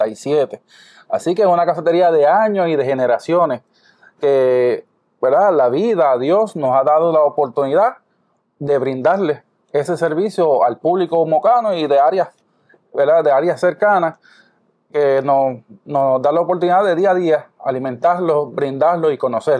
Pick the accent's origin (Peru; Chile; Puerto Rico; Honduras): Puerto Rico; Moca